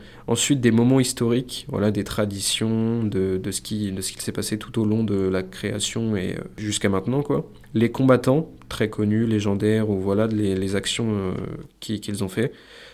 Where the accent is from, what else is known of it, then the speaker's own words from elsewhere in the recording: Normandy, France; now in Aubenas, France; parce que je suis originaire de Normandie